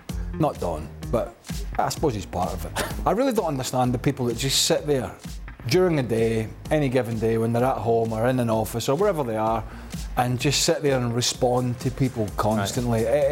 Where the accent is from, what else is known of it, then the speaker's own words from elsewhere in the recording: Newcastle, North East England, United Kingdom; born there; I was born in Newcastle.